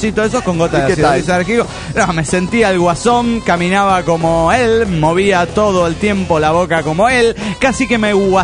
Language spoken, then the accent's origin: Spanish; Mexico City, Mexico; also born or lived in Toluca; now in Guadalajara, Mexico; del DF Mexicano.